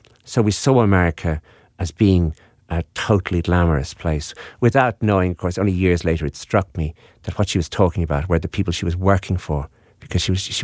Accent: Wexford, Leinster, Ireland; And we're from Wexford.

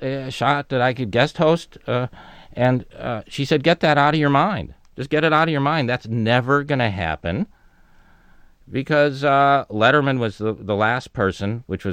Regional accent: Tucson, Arizona, United States; now in Los Angeles, United States; I grew up in Tucson, Arizona. I don't come from any show business background.

